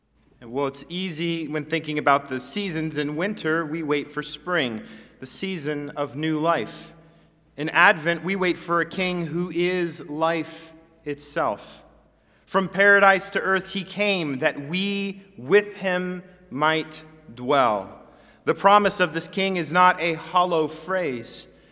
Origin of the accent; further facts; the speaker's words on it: California, United States; Midwest usually hears for the first time that I'm from California